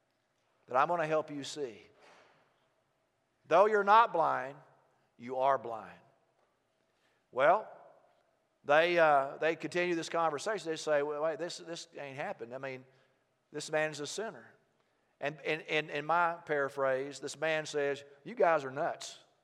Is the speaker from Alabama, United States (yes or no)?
no; Texas, United States; I grew up in Texas, and in cattle ranches